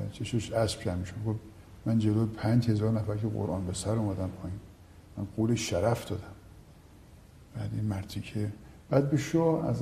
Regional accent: Shiraz, Fars, Iran; also born or lived in Tehran; من اون سالی که دیگه از شیراز اومدیم به تهران

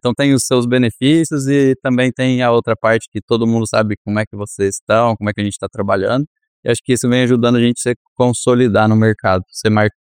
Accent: Rio Verde, Goiás, Brazil; born there; now in Ribeirão Preto, Brazil; Eu nasci em Rio Verde, acabei me mudando para estudar, fui fazer faculdade no sul de Minas, em Lavras.

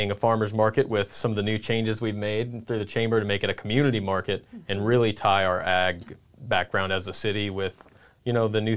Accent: Kearney, Nebraska, United States; Yeah, so I'm born and raised in Kearney. I've lived all over the last couple years, and when I moved back

